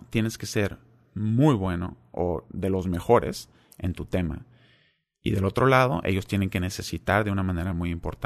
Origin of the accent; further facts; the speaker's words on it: Mexico; soy de México, entiendo muy bien Latinoamérica, pero también trabajé un tiempo en Europa